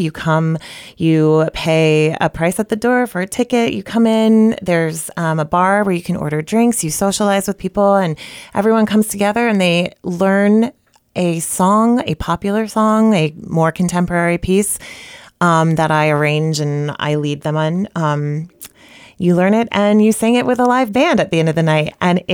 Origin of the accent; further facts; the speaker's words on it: Mystic, Connecticut, United States; I'm from Mystic, Connecticut.